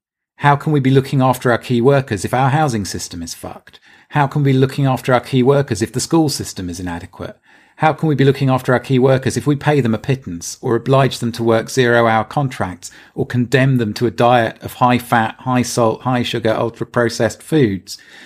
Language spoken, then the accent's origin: English; Darlington, North East England, United Kingdom; it reminds me of conversations with people I grew up around in Darlington